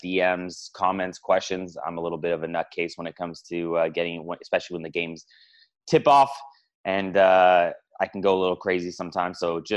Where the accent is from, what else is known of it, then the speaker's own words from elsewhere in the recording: Los Angeles, California, United States; against my hometown Los Angeles Kings.